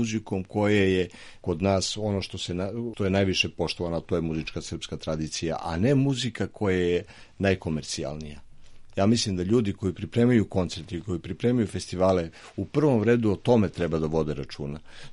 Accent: Niš, Southern and Eastern Serbia, Serbia; Ja sam rodom iz Niša

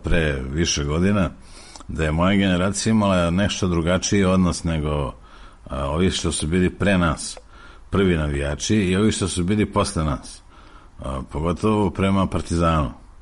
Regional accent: Novi Sad, Vojvodina, Serbia; Jer sam odrastao u Novom Sadu

